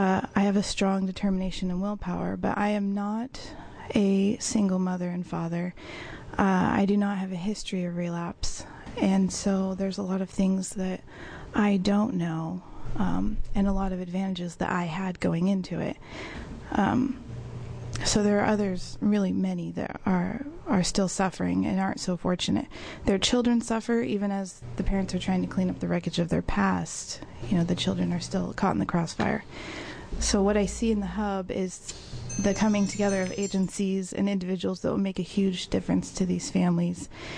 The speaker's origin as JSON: {"language": "English", "town": "Medford", "region": "Oregon", "country": "United States", "said": "I'm from Medford, Oregon."}